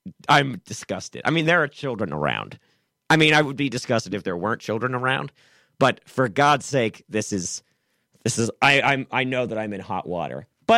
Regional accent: Maryland, United States; I'm from Maryland. That's one thing about my personal life that you will know. I often go home for Thanksgiving to Western Maryland.

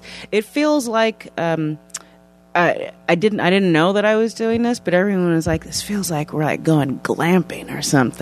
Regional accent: Manhattan, New York, United States; I wouldn't go back. I grew up in Manhattan.

